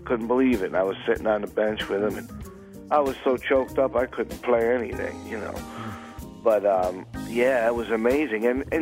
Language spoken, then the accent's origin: English; Philadelphia, Pennsylvania, United States; So we took the train, because I'm from Philly. We lived in Philly.